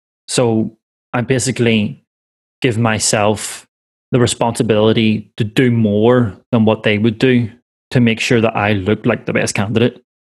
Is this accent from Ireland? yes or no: yes; Ireland; I'm an Irishman and I'm a recruiter, so I can talk a lot of BS